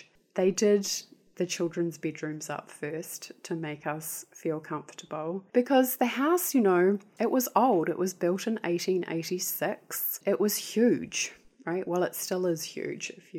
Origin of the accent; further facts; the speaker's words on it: Banks Peninsula, Canterbury, New Zealand; I was 6 going on 7 when I had a major life change, which is when my family moved. We moved from North Canterbury and we moved to Banks Peninsula.